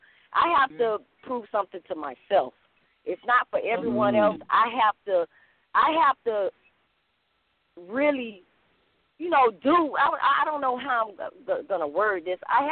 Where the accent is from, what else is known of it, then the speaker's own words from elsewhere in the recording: Florida, United States; I'm from Broward County, Broward Dade County area.